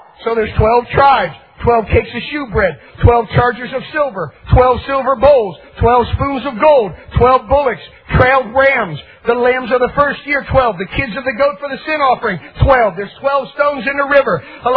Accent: West Virginia, United States; I'm a kid from West Virginia, from a little coal mine town.

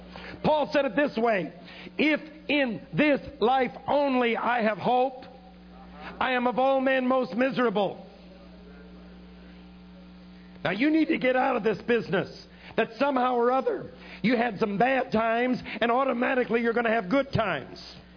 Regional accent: New York City, New York, United States; born there; Sweetheart, I was born in New York City. That's not fair.

